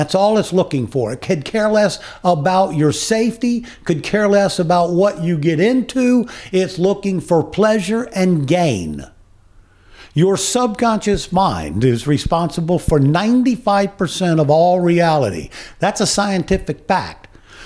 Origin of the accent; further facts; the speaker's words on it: Virginia Beach, Virginia, United States; I've read many of his readings growing up in Virginia Beach